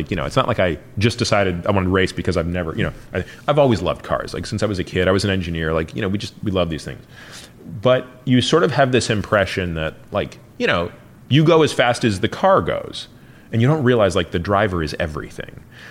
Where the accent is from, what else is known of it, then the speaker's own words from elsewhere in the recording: Toronto, Ontario, Canada; I grew up in Toronto.